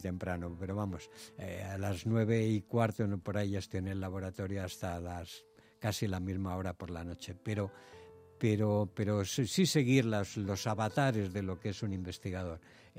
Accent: Spain; siendo español

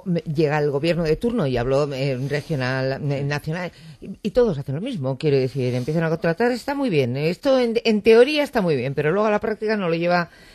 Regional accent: Spain; yo como española

